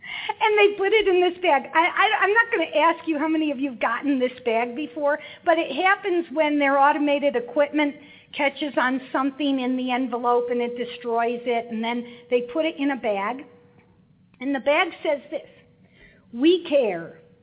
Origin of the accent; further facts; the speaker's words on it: Missouri, United States; I say I'm from the East Coast. I'm from the East Coast of Missouri, Mississippi River, yeah.